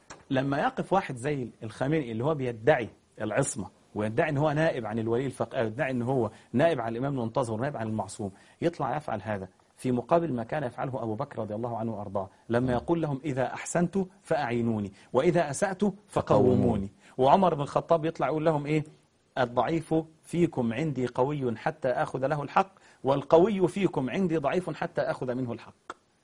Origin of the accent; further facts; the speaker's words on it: Egypt; ده لها اسم عندنا في مصر كده معروف.